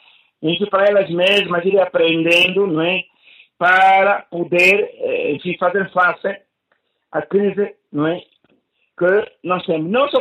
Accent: Capelongo, Huíla, Angola; A área onde eu cresci, que é a área do Complexo Agrário de Capelongo, enfim, o antigo colonato europeu ali, na área de Matala até Capelongo e Freixel

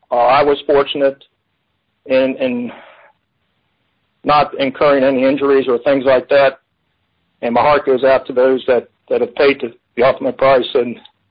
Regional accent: Maryland, United States; also born or lived in Pennsylvania; The big challenge for me was I'm from the Maryland, Pennsylvania area.

